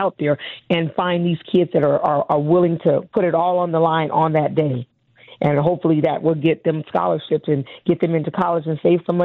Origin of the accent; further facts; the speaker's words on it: National City, California, United States; As far as going back to my hometown in San Diego, National City, my high school, and do some meets and some clinics and stuff like that.